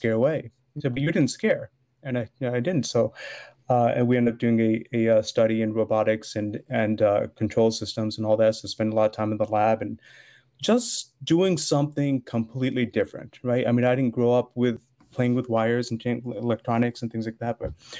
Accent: Southington, Connecticut, United States; I grew up in Southington and I always felt like I was sitting on the sidelines watching the parade go by, right?

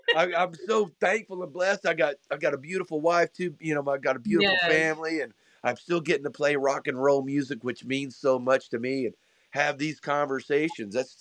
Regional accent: Arkansas, United States; I grew up in Arkansas. I'm a blues rock roll guy, but I got a pretty good sensibility and understanding of country music.

